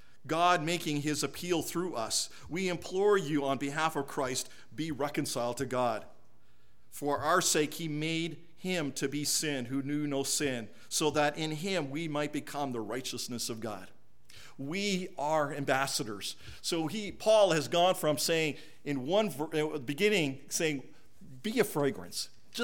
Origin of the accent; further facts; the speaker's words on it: Canada; They know I'm Canadian. I represent Canada wherever I go.